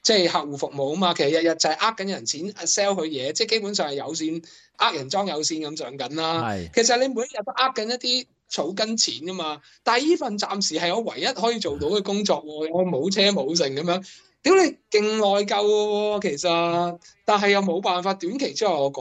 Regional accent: Hong Kong; 而家我哋香港人處境咁複雜，你真係每一個人都唔能夠話可以好乾淨咁樣獨善其身嘅。

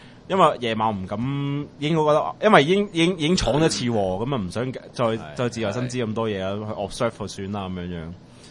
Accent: Hong Kong; 感覺到即係知道咩叫為之安全唔安全嘅操練㗎嘛，我哋香港人

